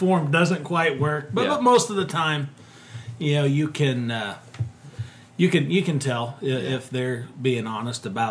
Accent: Illinois, United States; I grew up in West Central Illinois.

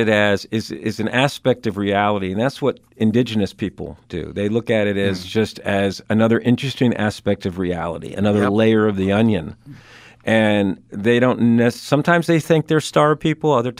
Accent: New York, United States; I'm a New Yorker. I'm camping up at 8,000 feet.

